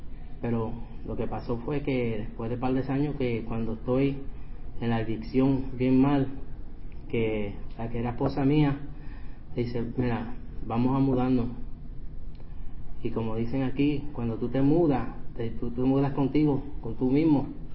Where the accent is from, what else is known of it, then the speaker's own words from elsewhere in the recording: New York, United States; Especialmente yo me crié en Nueva York.